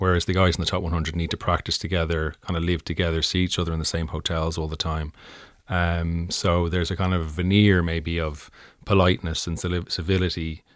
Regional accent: Ireland; So I was the Irish guy at these tournaments

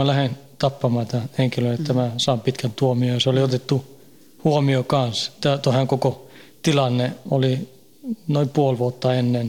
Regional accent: Haninge, Stockholm County, Sweden; born or raised there; now in Finland

